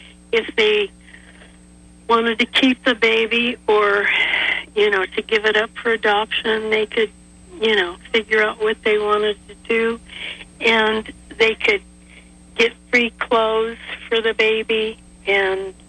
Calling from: Montgomery, Alabama, United States; I'm calling from Montgomery, Alabama.

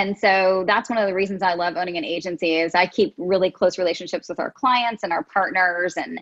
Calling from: Indianapolis, Indiana, United States; I am located in Indianapolis, Indiana, home of the Motorsport Indy Car.

